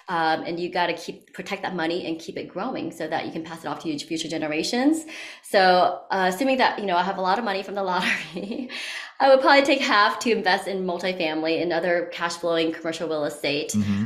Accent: Maryland, United States; moved away as an adult; That's why I moved from Maryland to California, to LA for college, because I wanted to kind of get away from the cold for a bit and stay there for 4 years.

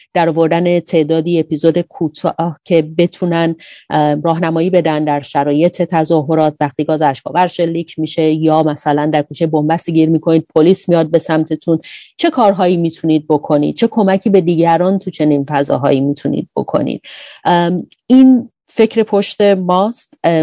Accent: Iran; moved away; به عنوان ایرانی که در خارج از ایران هستم

